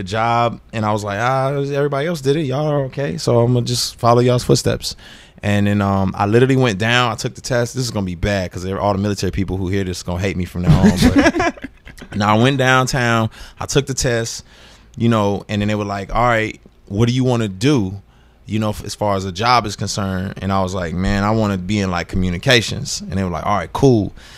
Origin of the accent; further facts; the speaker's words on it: Houston, Texas, United States; born there; also born or lived in Denver, United States / Dallas, United States / San Diego, United States; So I started my life off in Houston, Texas.